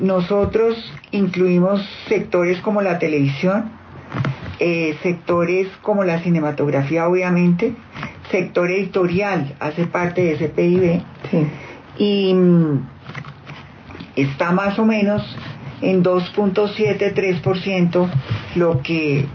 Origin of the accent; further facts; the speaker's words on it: Valle del Cauca, Colombia; Y para mí que somos vallecaucanas, pues esos paisajes de la caña de azúcar ahí son maravillosos.